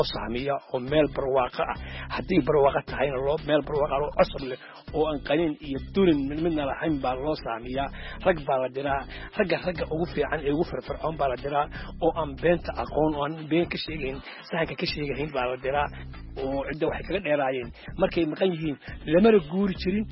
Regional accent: Buuhoodle, Togdheer, Somalia; waxaan ku dhashay magaalada buuhood laweli khaasanta wiliwood baan ku dhashay halkaasaan kusoo barbaaray

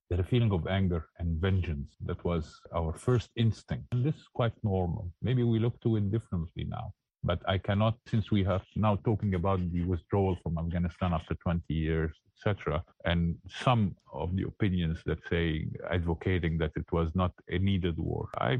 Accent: Egypt; As a Muslim, I grew up in Egypt, predominantly a Muslim country, but back then also it was quite a different Islam and a different Egypt.

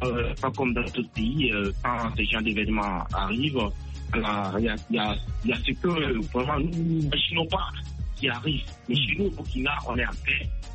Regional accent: Koudougou, Centre-Ouest, Burkina Faso; also born or lived in Côte d'Ivoire; je suis originaire de Koudougou, né en Côte d'Ivoire.

